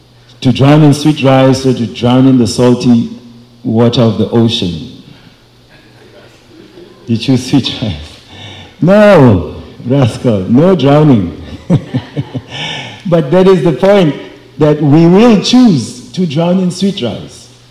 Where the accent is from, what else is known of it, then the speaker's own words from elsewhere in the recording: South Africa; now in United States; So, I come from South Africa. We just also had elections there.